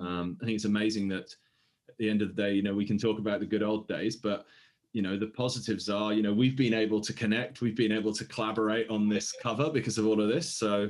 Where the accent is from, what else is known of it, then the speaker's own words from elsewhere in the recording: England, United Kingdom; I was growing up in England, where, you know, most families had a good sound system